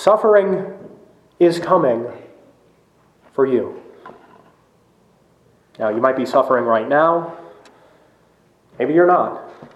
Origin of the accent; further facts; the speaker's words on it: United States; I'm a Christian. My hope is in heaven. But I am also an American.